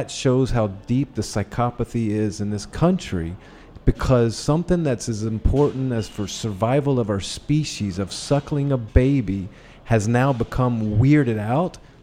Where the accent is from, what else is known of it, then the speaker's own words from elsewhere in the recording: United States; I mean, I am an American and born here, raised here in different parts of the U.S.